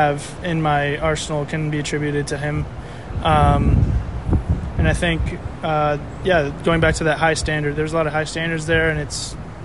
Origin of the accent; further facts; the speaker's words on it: Sierra Madre, California, United States; also born or lived in Monrovia; I grew up in Monrovia, then to Sierra Madre, California. That's pretty much where my whole family's from